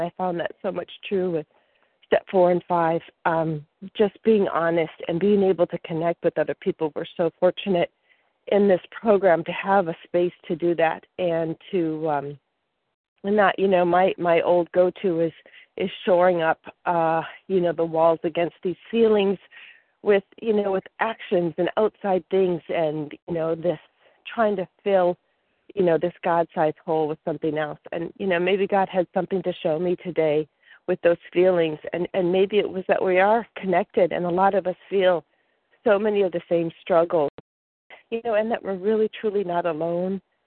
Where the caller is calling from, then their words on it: Virginia, United States; I'm calling from Virginia.